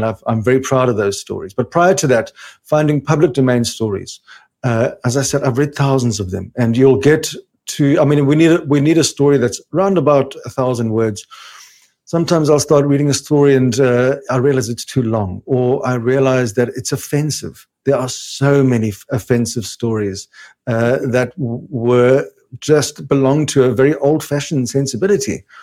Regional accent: South Africa; now in Germany; after I had just moved to Germany. I'm from South Africa.

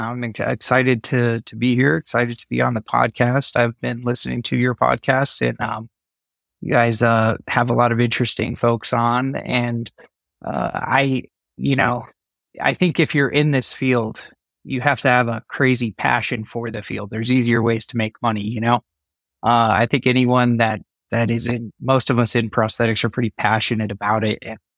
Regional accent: El Paso, Texas, United States; I grew up in El Paso, Texas, and I walked into the local prosthetic facility and said I wanted a job.

